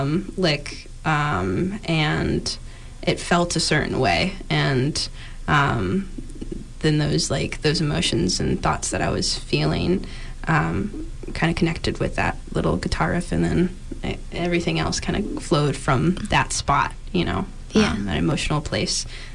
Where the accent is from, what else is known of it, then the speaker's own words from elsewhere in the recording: Illinois, United States; I grew up in Illinois, so this was about an hour outside of Chicago.